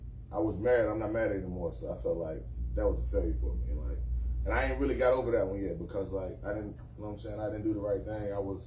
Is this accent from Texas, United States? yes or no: no; Anderson, Alabama, United States; from Anderson, Alabama, the 2021 basketball champion.